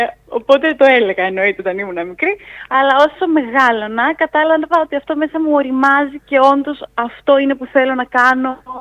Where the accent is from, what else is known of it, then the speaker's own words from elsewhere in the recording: Corfu, Ionian Islands, Greece; moved away as an adult; also born or lived in Thessaloniki; Εγώ γεννήθηκα και μεγάλωσα στην Κέρκυρα, ήμουν εκεί μέχρι και τα 18 που έφυγα για σπουδές στη Θεσσαλονίκη.